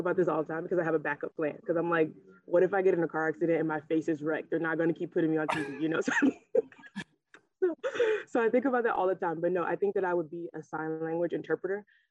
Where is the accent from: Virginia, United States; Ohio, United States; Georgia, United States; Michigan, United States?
Ohio, United States; Cleveland; just to be a little girl from Cleveland. Like I grew up on St. Clair. So like super inner city.